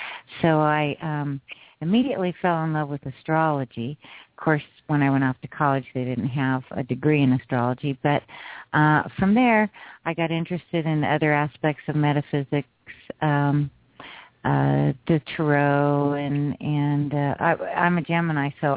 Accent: Roswell, New Mexico, United States; I did. I grew up in Roswell.

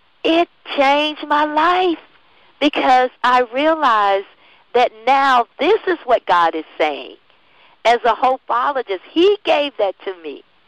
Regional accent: Florida, United States; I'm in Florida. It happened in my home state, not in this city, but in the state.

